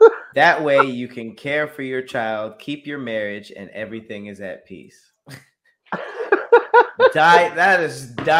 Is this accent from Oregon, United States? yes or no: no; Los Angeles, California, United States; I'm from Los Angeles, like, I grew up around Mexican people